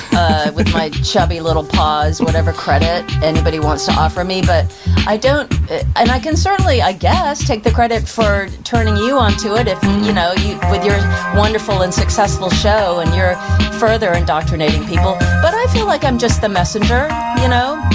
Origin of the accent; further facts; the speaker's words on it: United States; now in United Kingdom; as an American living in the suburbs or living anywhere in America in the 70s and 80s